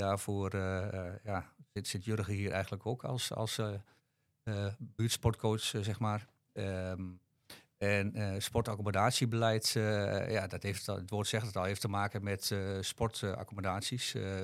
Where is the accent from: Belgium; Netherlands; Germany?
Netherlands; Haaksbergen, Overijssel; now in Boekelo, Netherlands; Ik ben getrouwd. Ik ben geboren en getogen in Haaksbergen. Ik woon in Boekelo met mijn vrouw en 3 kinderen.